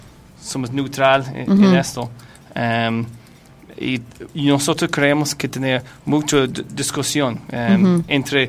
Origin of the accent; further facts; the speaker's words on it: Ireland; Spanish is a second language; Yo soy irlandés y yo he visto los problemas que ha pasado en Europa